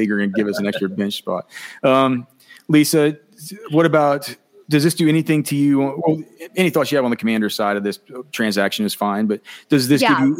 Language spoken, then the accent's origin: English; Texas, United States; So, I mean, look, I'm from Texas.